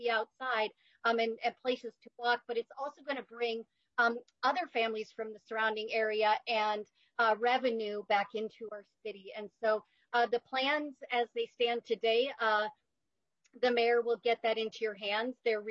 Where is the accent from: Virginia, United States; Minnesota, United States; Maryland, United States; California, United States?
Minnesota, United States; Northfield; I grew up in Northfield, which is about 30 minutes south of Burnsville.